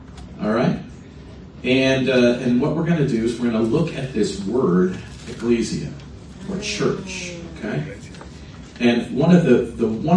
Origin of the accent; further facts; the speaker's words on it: United States; born there; Well, I was born in America. I guess I'm Christian.